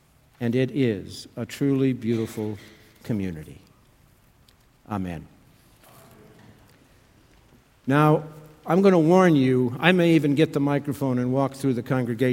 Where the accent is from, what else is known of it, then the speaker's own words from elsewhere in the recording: Wisconsin, United States; If you were to get in the car and drive to northwestern Wisconsin and go to my hometown, and if you were to do an on-the-street interview with the people who knew me when I was growing up